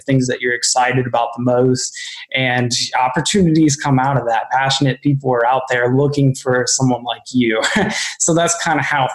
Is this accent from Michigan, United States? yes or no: no; Utica, Ohio, United States; I'm from Utica, Ohio, which is like a real small country town.